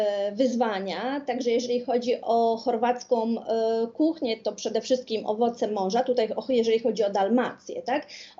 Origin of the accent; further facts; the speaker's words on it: Kuyavian-Pomeranian Voivodeship, Poland; Ja jestem z małej miejscowości spod Włocławka, ale studiowałam w Gdańsku